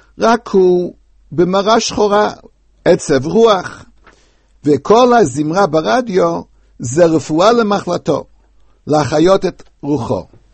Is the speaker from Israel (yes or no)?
no; United States; הנושא הזה הוא מאוד מאוד היה חשוב בילדותי בארצות הברית.